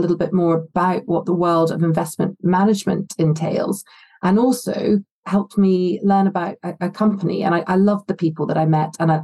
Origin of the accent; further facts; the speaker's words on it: Scotland, United Kingdom; Well, I grew up in a small village in the northeast of Scotland near the city of Aberdeen. I started off attending the village school, which just had 40 pupils